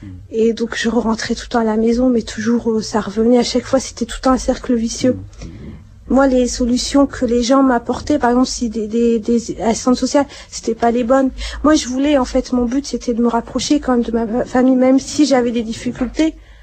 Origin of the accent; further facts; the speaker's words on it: Morocco; Il sait comment on a grandi au Maroc.